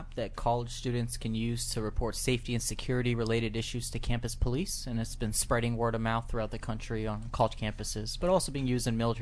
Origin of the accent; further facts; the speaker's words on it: Reston, Virginia, United States; Grew up in Reston, Virginia. Born and raised here in Northern Virginia